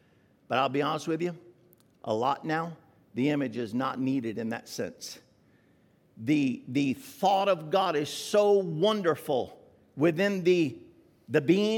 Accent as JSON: {"language": "English", "region": "Florida", "country": "United States", "tie": "born or raised there", "said": "At least that's what it was when we were growing up in Florida."}